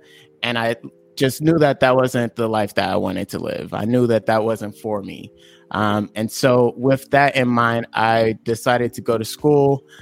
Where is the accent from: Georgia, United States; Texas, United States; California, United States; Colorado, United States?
California, United States; Bakersfield; also born or lived in San Diego; So I was born in California, in San Diego, California. I was raised in a town called Bakersfield, California, which is Central California.